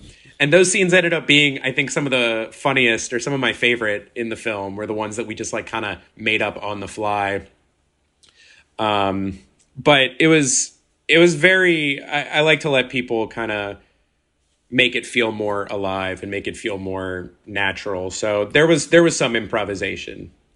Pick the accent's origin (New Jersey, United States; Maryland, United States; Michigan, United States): Maryland, United States; Frederick; And that's in Thurmont, Maryland, which is this like outskirt of my hometown, Frederick.